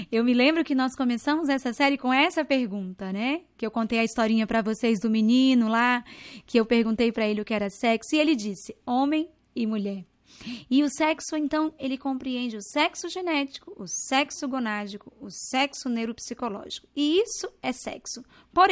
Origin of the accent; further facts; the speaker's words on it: Goiás Velho, Goiás, Brazil; born there; Eu nasci em Goiás Velho, olha só, em Goiânia.